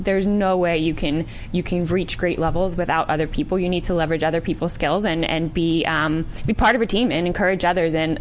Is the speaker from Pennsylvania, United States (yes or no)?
yes; York, Pennsylvania, United States; York, Pennsylvania.